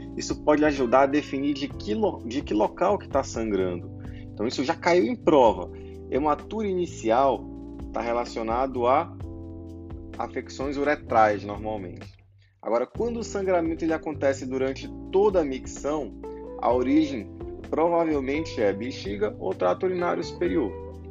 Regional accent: Santarém, Pará, Brazil; atuante na cidade de Santarém do Pará, que é minha terra natal

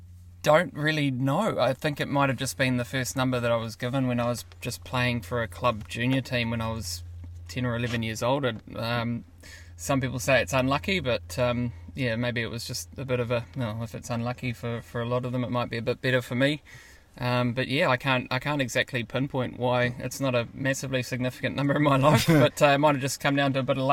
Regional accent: Lynfield, Auckland, New Zealand; We grew up in Lynfield, which is sort of west, central west Auckland. Pretty close to the Avondale ice rink, funnily enough.

